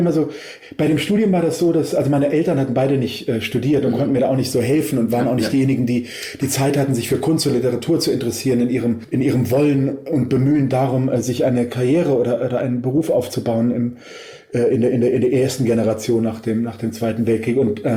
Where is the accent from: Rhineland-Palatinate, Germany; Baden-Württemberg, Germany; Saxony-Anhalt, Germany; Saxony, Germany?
Rhineland-Palatinate, Germany; Trier; born there; also born or lived in Ludwigshafen / Bitburg / Mainz / Saarbrücken; ich bin in Trier geboren und wir sind wahnsinnig oft umgezogen, weil mein Vater einfach Karriere machen wollte als Banker. Und von Trier nach Ludwigshafen, nach Bitburg, nach Mainz, nach Saarbrücken innerhalb der ersten 13, 14 Jahre meines Lebens.